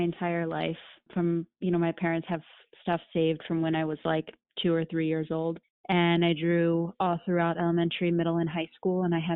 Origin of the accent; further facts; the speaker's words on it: Pennsylvania, United States; also born or lived in New York City; a series about refugee children who were resettling in my hometown in Pennsylvania, where I was actually living at the time.